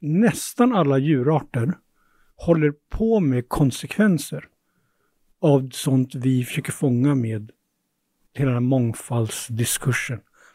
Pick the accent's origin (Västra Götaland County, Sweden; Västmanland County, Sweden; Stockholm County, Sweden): Stockholm County, Sweden; Stockholm; För att jag är uppvuxen i Tensta.